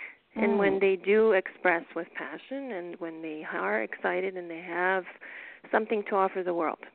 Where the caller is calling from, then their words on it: New York, United States; New York.